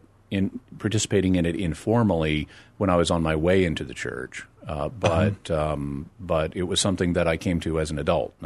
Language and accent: English; Arkansas, United States; I mean I grew up in Arkansas.